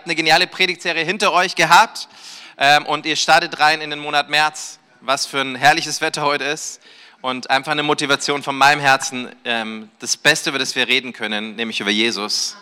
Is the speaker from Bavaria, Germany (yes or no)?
yes; Neumarkt, Bavaria, Germany; Ich komme aus Neumarkt, wie gesagt, das ist einfach, wenn du die Autobahn weiterfährst und irgendwann die Sprache nicht mehr verstehst, dann bist du da. Wir sprechen eine andere Sprache hinter den 7 Bergen